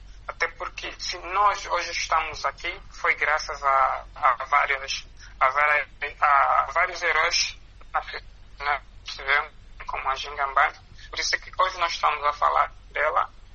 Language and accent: Portuguese; Angola; como angolanos